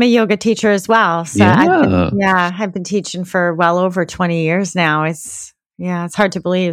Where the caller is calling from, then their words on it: Cape Cod, Massachusetts, United States; Cape Cod, Massachusetts.